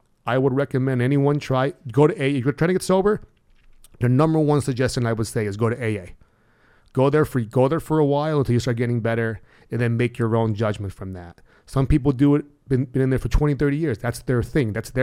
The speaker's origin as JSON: {"language": "English", "town": "Old Forge", "region": "Pennsylvania", "country": "United States", "tie": "born or raised there", "said": "I grew up in Old Forge, man."}